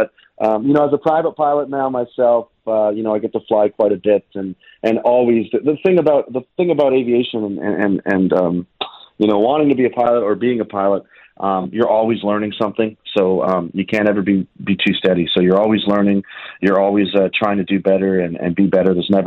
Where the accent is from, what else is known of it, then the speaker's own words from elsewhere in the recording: North Bay, Ontario, Canada; And then I met him in 1998 when he came to my hometown in North Bay, the Snowbirds.